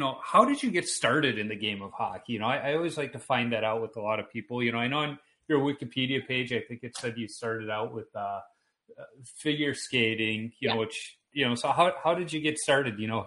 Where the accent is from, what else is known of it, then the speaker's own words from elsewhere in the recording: Chicago, Illinois, United States; I am originally from Chicago, but I'm in Minnesota now.